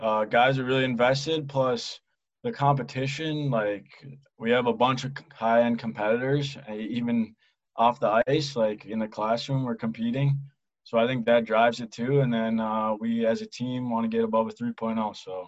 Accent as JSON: {"language": "English", "region": "Minnesota", "country": "United States", "said": "I'm from Minnesota, so I had the Minnesota teams in my head, hoping to end there one day"}